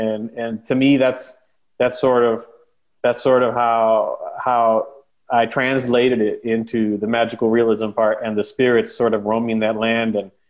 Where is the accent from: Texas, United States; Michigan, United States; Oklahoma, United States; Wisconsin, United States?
Texas, United States; Brownsville; obviously I grew up in Brownsville. And as you mentioned, I recreated the border town, sister cities on both sides of the river